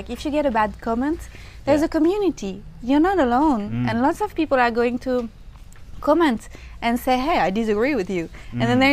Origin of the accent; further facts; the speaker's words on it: France; Especially, I come from France, and the system is really, really strict